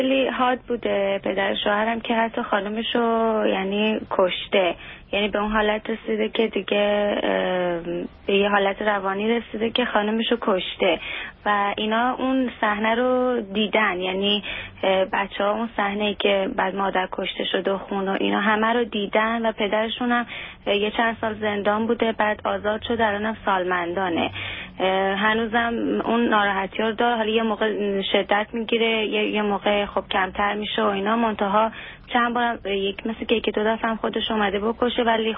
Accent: Iran; moved away; ما از ایران اصلا برای این اومدیم که بیاد اینجا

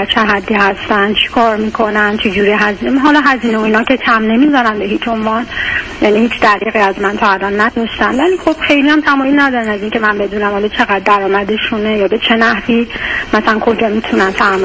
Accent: Iran; من از ایرانم

